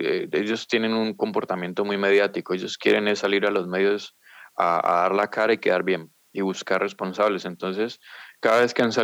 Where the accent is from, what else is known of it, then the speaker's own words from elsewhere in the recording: Colombia; uno como ciudadano colombiano los escucha y uno no los puede creer